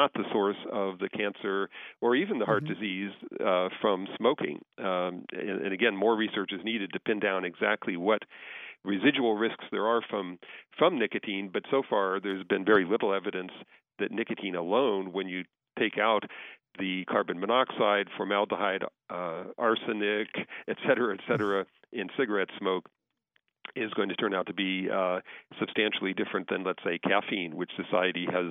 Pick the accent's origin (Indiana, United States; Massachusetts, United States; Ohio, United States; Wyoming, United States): Ohio, United States; Dayton; born there; I was born in Dayton, Ohio. Always nice to talk to fellow Buckeyes.